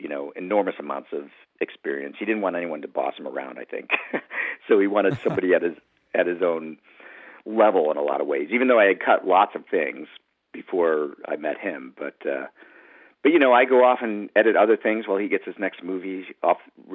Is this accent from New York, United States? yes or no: yes; Buffalo, New York, United States; and I'm from Buffalo, New York